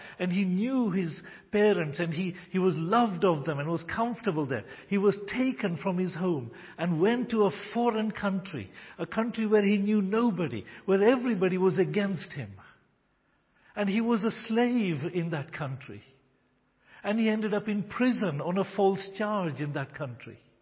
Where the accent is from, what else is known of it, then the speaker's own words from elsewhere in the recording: India; I was actually born in a Hindu home. My parents are Indian. I'm an Indian.